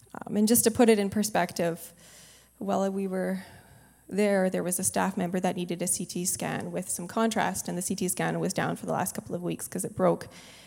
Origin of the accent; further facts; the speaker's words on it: Canada; I'm Canadian